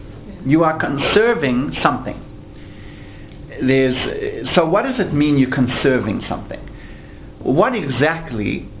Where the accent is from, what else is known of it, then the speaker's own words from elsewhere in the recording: Canada; For example, I come from Canada